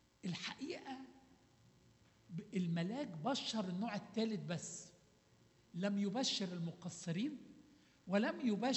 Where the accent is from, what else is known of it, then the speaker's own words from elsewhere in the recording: Egypt; عارفين عندنا في مصر يقول له كرمش له عشرينية كده